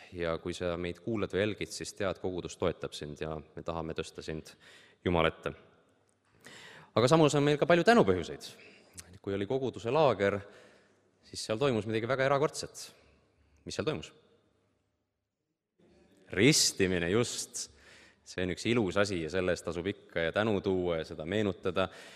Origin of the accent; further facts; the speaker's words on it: Saare County, Estonia; Seda ma vist kunagi ütlesin ka kogudusele, et ma olen Saaremalt pärit